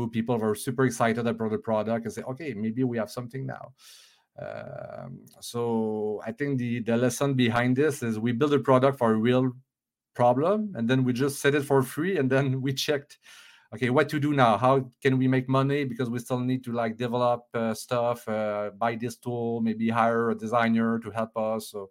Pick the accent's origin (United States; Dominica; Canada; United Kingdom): Canada; English is a second language; Again, because we are French Canadian and we didn't really realize this.